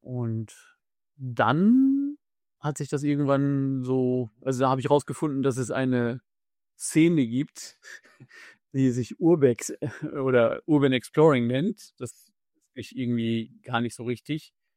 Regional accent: Lower Saxony, Germany; Die gab es bei uns in Niedersachsen, wo ich eigentlich herkomme.

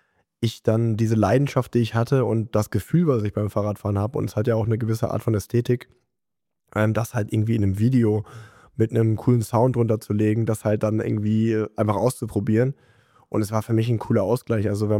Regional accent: Kesselbüren, North Rhine-Westphalia, Germany; Ich bin halt in Unna groß geworden, oder nicht mal richtig in Unna, sondern eigentlich noch in einem Dorf vor Unna, in Kesselbüren, da wohnen 700 Menschen.

